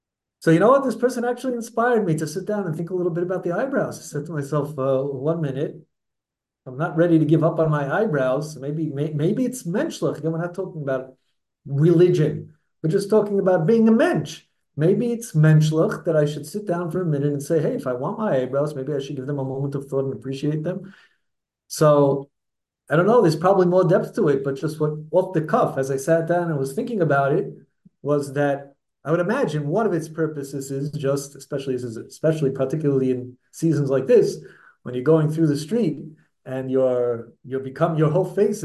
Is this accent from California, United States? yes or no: no; Brooklyn, New York, United States; And someone said to me, oh, where are you from? Brooklyn, Flatbush. So I went to Rav Avigdor Miller's shul, grew up in his shul.